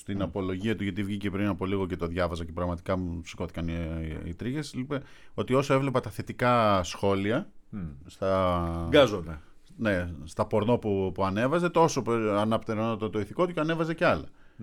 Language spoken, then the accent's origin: Greek; Kavala, Eastern Macedonia and Thrace, Greece; αλλά είμαι από Καβάλα, το ένα μέρος του Σογιού.